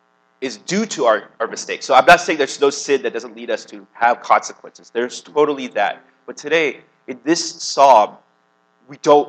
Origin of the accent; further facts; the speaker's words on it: United States; Well, I'm American, so I'll say I have this problem.